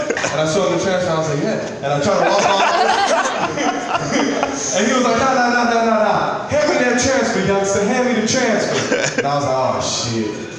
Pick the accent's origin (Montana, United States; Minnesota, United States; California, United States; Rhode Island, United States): California, United States; San Francisco; I'm born and raised here. in Frisco.